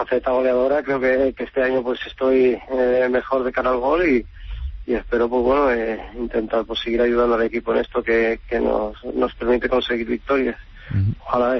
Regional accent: Catalonia, Spain; born there; Bueno, pero como nací en Cataluña

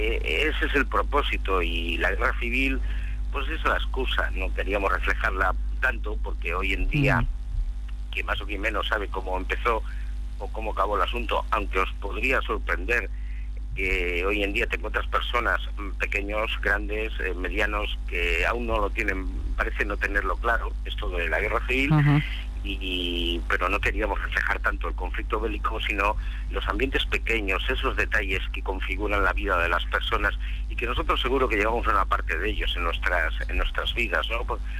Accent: León, Castile and León, Spain; en mi tierra, en León

